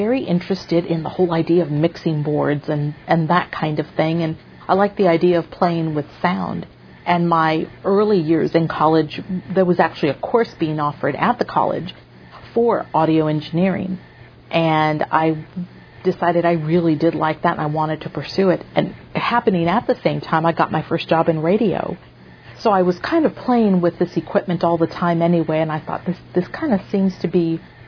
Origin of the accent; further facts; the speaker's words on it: Harlingen, Texas, United States; I did. I grew up. I was born and raised in Harlingen, and that's still home.